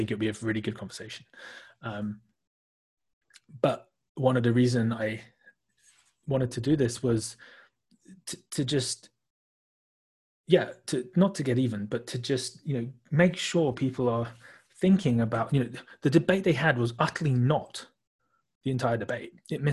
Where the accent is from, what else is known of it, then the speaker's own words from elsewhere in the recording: United Kingdom; now in Hong Kong; I live out in Hong Kong, and whilst I'm British